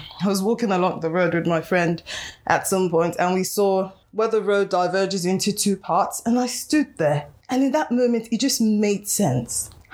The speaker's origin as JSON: {"language": "English", "country": "Nigeria", "said": "I'm Nigerian and in my culture, Igbo culture, we describe people by their physical attributes"}